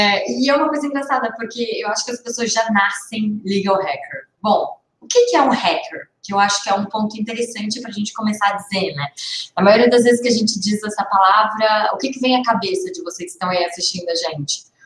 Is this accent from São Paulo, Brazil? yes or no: no; Brasília, Federal District, Brazil; eu sou natural de Brasília